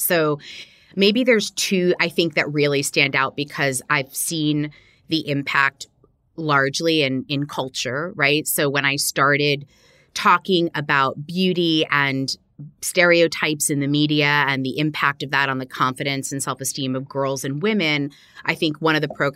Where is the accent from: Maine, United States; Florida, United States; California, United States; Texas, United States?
Florida, United States; Miami; I grew up in Miami, Florida in the 80s.